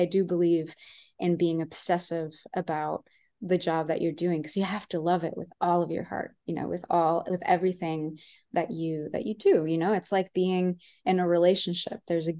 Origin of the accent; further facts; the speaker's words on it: Monterrey, Nuevo León, Mexico; moved away; I'm from Monterrey, Nuevo León in Mexico originally. So I was born and raised there. It's northeast of the country. My family's from Mexico City.